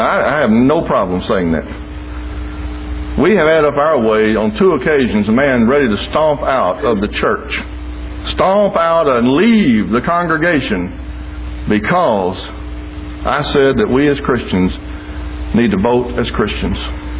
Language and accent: English; Detroit, Michigan, United States; Well, I'm from the Detroit area.